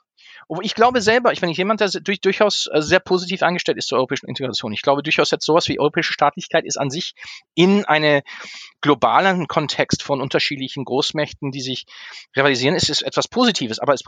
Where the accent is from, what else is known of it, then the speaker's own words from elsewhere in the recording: Hanover, Lower Saxony, Germany; ich bin ja in Hannover aufgewachsen